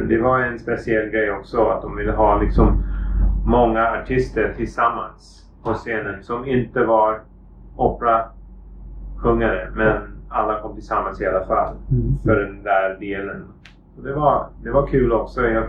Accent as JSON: {"language": "Swedish", "country": "Thailand", "tie": "born or raised there", "also_born_or_lived": "Sweden", "said": "Så jag kommer från Sverige, men jag flyttade till Thailand när jag var jätteliten faktiskt. Min familj flyttade till Thailand i 81. Jag var bara 9 år gammal då. Så jag var uppvuxen i Thailand faktiskt."}